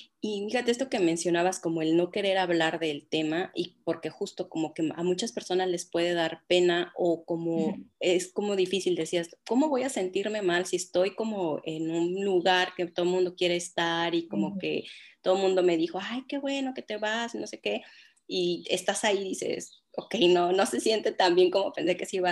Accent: Mexico; now in Canada; yo estoy ahora en Canadá, ¿no? Hace como 6 meses, igual que salí de México, también soy mexicana, ¿no?

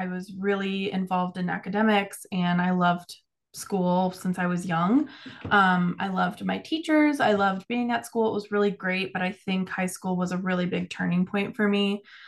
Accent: Florida, United States; also born or lived in Maryland; So while I was born in Maryland, I usually say that I'm from Florida because I spent most of my life there. But yeah, that's where I was born.

